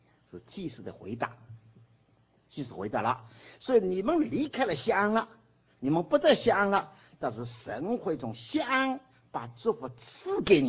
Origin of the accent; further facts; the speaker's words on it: Taiwan; 我是台湾来的